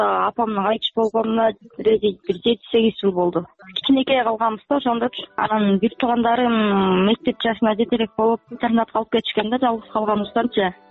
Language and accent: Kyrgyz; Naryn Region, Kyrgyzstan; born there; 1995 жылы төрөлгөм, ошо Кочкор районунда.